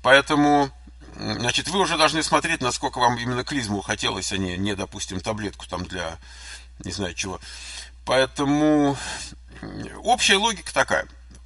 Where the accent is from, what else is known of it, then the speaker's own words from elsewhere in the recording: Moscow, Russia; Я родился на Войковской, потом мы жили в Лефортово много лет, потом мы жили хорошо во Мневнике, улица Демьяна Бедного.